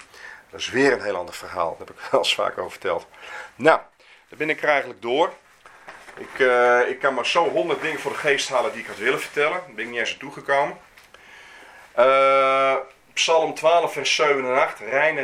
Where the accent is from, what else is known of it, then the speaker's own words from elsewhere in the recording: Leeuwarden, Friesland, Netherlands; ik ben opgegroeid in Leeuwarden. Daar sprak je Nederlands, Fries, maar ook Stadsfries. Dat is een stadsdialect.